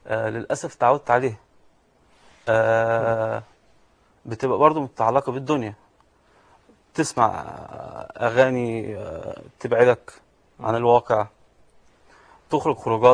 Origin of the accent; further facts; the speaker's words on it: Alexandria, Alexandria Governorate, Egypt; أنا كندي إيطالي الجنسية، متربي في اسكندرية.